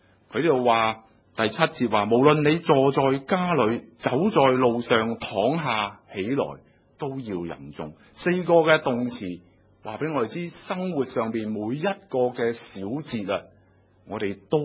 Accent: Hong Kong; 今日我哋香港人呢，喺香港生活嘅节奏呢係非常之忙碌嘅。

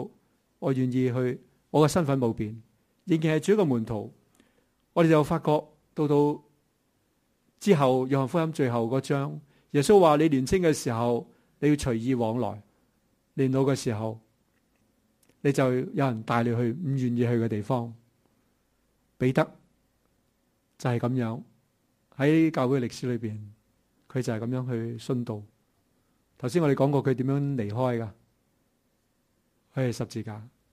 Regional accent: Hong Kong; 我们香港人都很自由，是吧？

